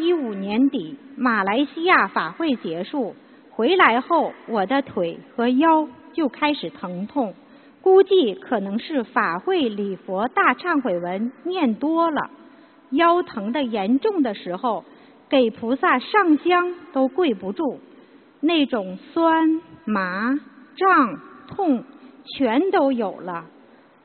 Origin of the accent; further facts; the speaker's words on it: Beijing, China; 我来自北京，